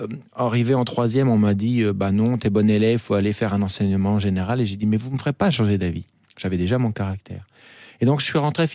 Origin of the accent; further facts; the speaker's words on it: Lille, Hauts-de-France, France; je suis monté à Lille, je suis retourné à Lille, dans ma région natale.